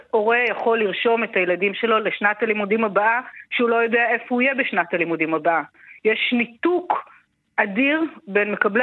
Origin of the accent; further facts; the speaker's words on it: Dan, Northern District, Israel; אני מרגע שנולדתי אני גר על גבול הצפון, גדלתי בקיבוץ דן, התחתנתי עם בן קיבוץ חניתה, ובעצם אני חברת קיבוץ חניתה